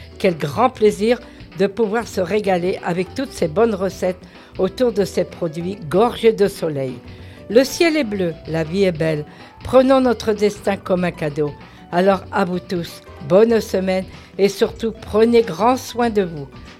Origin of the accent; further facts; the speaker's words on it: Brittany, France; Mais comme je suis bretonne, cette tradition se déroule de cette façon.